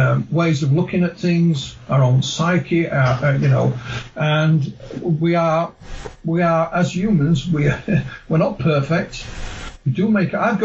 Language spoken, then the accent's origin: English; East Ardsley, Yorkshire and the Humber, United Kingdom; born there; also born or lived in Tingley; I was born in East Ardsley, just outside of Wakefield.